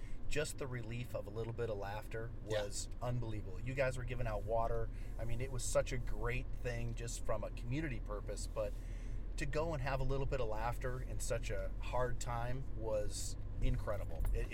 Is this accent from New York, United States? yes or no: no; Minnesota, United States; also born or lived in Laguna Beach / Arizona; now in Naples, United States; Originally from Minnesota, but we moved here from Laguna Beach, Southern California.